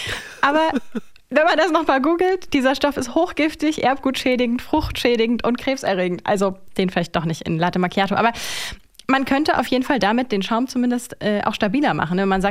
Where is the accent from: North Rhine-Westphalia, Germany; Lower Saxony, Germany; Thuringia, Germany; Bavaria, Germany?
Bavaria, Germany; Garmisch-Partenkirchen; also ich bin aufgewachsen in Garmisch-Partenkirchen